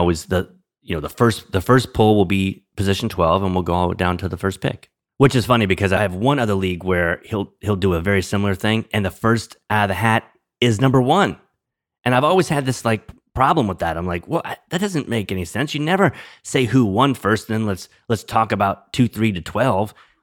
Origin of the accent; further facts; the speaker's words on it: New Orleans, Louisiana, United States; I'm from New Orleans, originally from New Orleans.